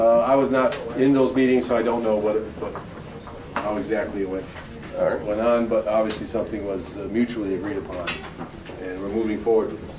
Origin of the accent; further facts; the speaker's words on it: Fort Lauderdale, Florida, United States; I grew up in Fort Lauderdale, so I'm not.